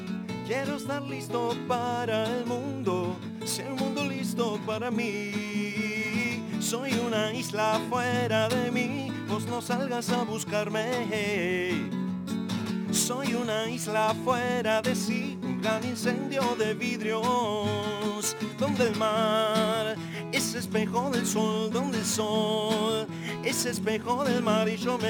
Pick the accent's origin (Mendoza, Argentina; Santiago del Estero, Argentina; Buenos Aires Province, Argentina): Buenos Aires Province, Argentina; Moreno; born there; Yo nací en Moreno igual, no tengo que ver con el norte